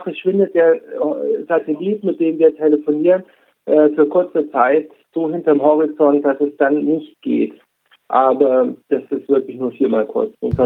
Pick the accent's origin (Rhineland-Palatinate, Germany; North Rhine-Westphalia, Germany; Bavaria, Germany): Bavaria, Germany; Munich; Also ich komme aus München und da ist mir keine Kaiserpinguinkolonie bekannt.